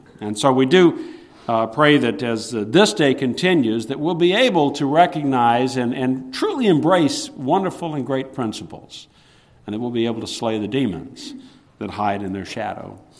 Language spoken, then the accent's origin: English; the South, United States; I know when I was raised in the South, it's interesting.